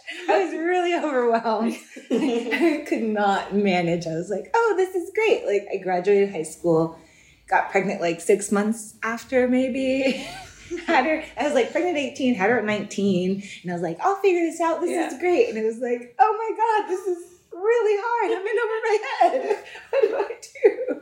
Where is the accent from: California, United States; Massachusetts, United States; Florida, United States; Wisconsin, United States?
California, United States; Berkeley; and I'm from Berkeley, so it was very much people dress how they want to dress